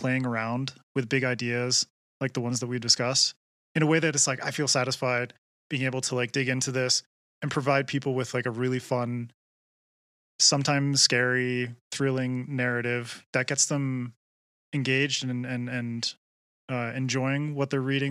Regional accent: Canada; now in Ecuador; Well, I'm Canadian living in Ecuador

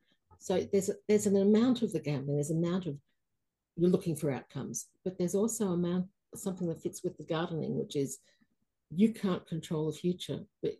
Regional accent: Australia; We've changed. We're not as much like that anymore. But we defined ourselves in the 60s and 70s as a second world country. In the 50s, we were still a colony.

